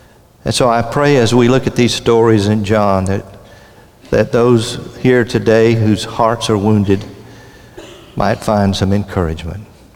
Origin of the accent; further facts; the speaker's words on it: Louisiana, United States; I'm from Louisiana, where we have the real Tiger, Mike the Tiger